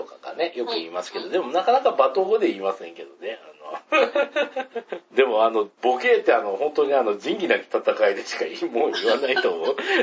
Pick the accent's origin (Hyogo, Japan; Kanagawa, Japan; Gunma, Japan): Hyogo, Japan; Kakogawa; 兵庫県加古川出身だけど、あの、母方が九州で、父方が沖縄だから、うちね、なんか、ね、自分のことをうちっていう以外は関西弁あんまり喋れなくて